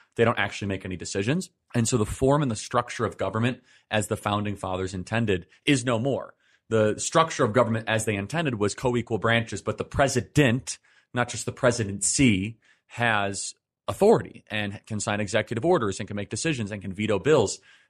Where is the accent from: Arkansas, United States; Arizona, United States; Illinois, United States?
Illinois, United States; Chicago; I mean, I born and raised in Chicago, Illinois. I had a pretty traditional upbringing.